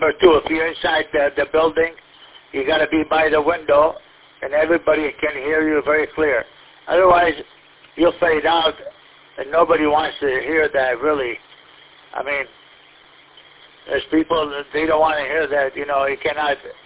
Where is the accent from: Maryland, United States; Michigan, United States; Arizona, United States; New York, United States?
Michigan, United States; Detroit; Hi, Jack. I'm from Detroit.